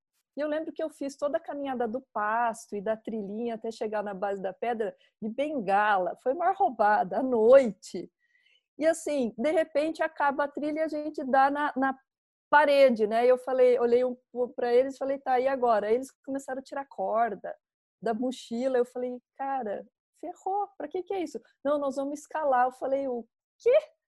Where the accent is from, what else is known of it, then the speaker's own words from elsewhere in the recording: Botucatu, São Paulo, Brazil; also born or lived in Curitiba; Eu sou de Botucatu.